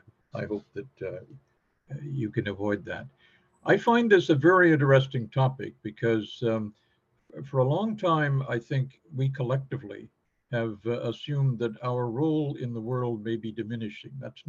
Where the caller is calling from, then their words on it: London, United Kingdom; I'm speaking today from London in the UK, so at a slightly different time than you all are.